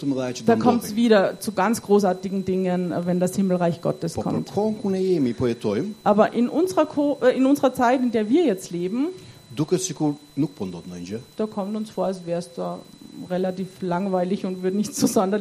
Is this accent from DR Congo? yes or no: no; Albania; Meine Antwort als Albaner wäre, das beste Leben, das gibt es mit Jesus Christus.